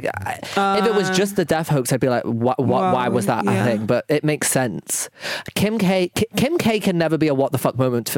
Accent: United Kingdom; I am British

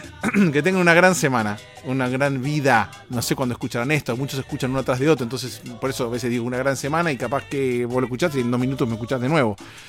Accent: Argentina; en mi país, en Argentina

